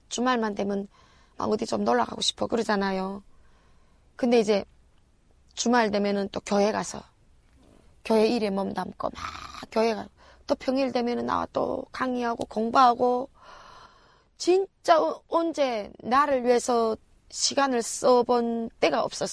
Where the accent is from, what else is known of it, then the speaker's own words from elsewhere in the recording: North Korea; now in South Korea; 저는 탈북자니까